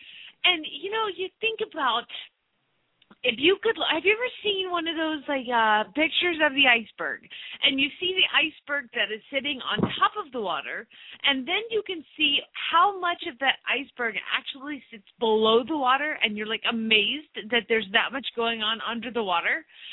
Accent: Phoenix, Arizona, United States; from Phoenix, Arizona

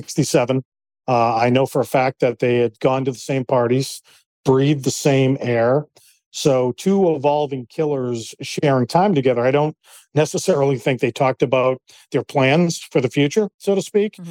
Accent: Massachusetts, United States; Now, I grew up on Cape Cod in the early 1970s, late 1970s

